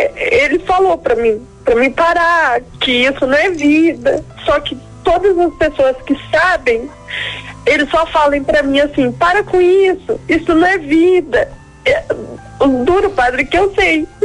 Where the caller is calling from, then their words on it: Paraná, Brazil; Eu sou do Paraná.